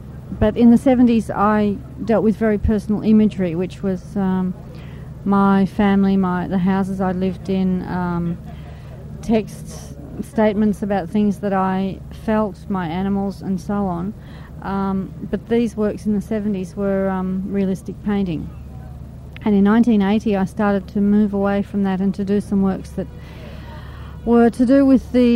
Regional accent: Australia; Well, the one thing I've noticed as an Australian, being in Europe a lot

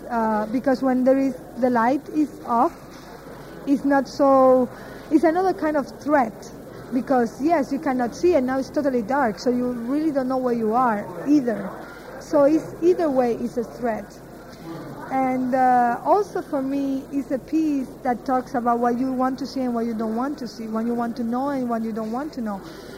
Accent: Cuba; I come from Cuba

